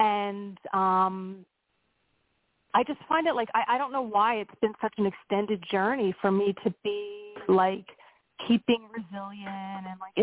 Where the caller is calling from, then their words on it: Pennsylvania, United States; in Pennsylvania